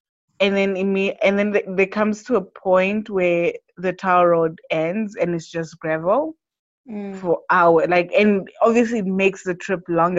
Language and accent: English; South Africa; born there; So I was born in South Africa